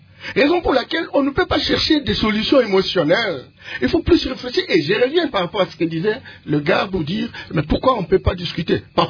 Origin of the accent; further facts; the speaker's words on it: DR Congo; des choses que nous, en tant que Congolais, nous pouvons faire.